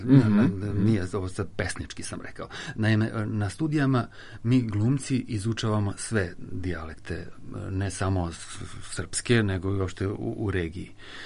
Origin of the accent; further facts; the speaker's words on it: Belgrade, Serbia; born there; sam rođen u Beogradu.